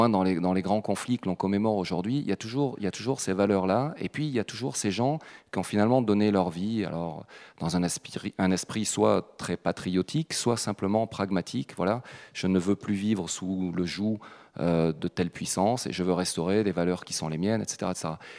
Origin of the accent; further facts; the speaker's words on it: France; Je suis français et je travaille à l'ambassade de France en tant qu'attaché de défense.